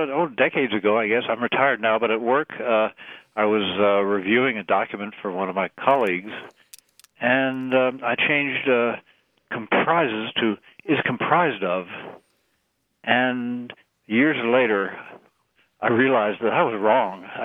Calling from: West Pawlet, Vermont, United States; calling from West Paulet, Vermont.

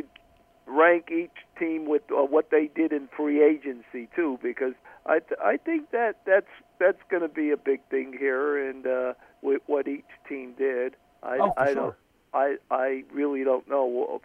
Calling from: Pennsylvania, United States

